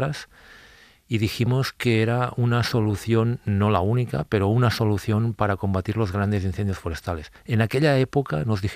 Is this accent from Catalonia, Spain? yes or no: yes; Sant Sadurní d'Anoia, Catalonia, Spain; Yo, por ejemplo, en mi pueblo, es un pueblo que está rodeado de viñedos, San Sadurní d'Anoia